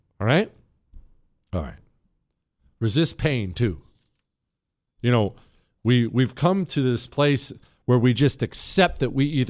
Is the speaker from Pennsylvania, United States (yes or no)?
no; Ohio, United States; born there; also born or lived in Montana / California / Arizona / Texas; I remember I was born in Ohio. We would cross the country when my dad was looking for work and ended up moving out west to Montana.